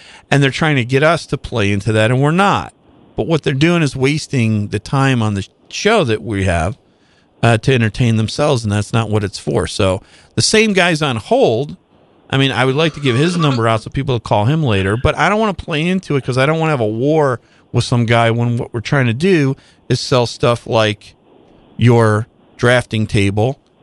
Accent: Michigan, United States; because I grew up in Michigan, and that was a big deal.

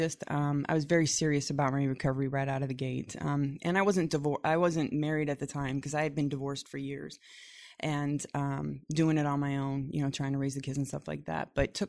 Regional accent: Missouri, United States; From Missouri.

